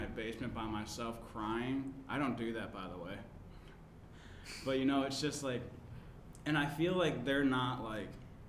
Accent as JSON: {"language": "English", "region": "Minnesota", "country": "United States", "said": "By the way, if you guys didn't know, if you don't know me and …, we're from Minnesota."}